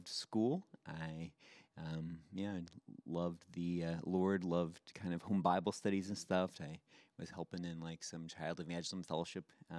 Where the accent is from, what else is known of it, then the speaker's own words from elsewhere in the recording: Youngstown, Ohio, United States; I did not wear a Seahawks hat because I grew up in the Midwest.